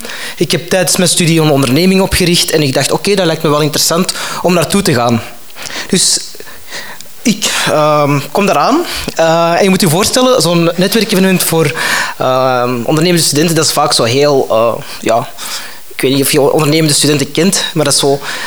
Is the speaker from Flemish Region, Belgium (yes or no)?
yes; Antwerp, Flemish Region, Belgium; ik kom van Antwerpen. Dus dat is zo over de Schelde, die dikke nekken.